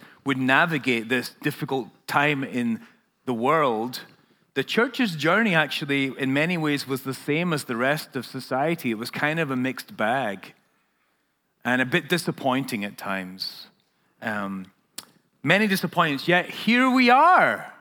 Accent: Scotland, United Kingdom; I come from Scotland.

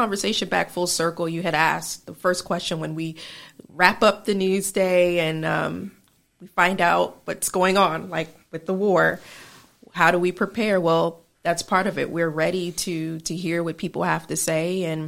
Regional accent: Florida, United States; Like, I'm originally from Florida, so.

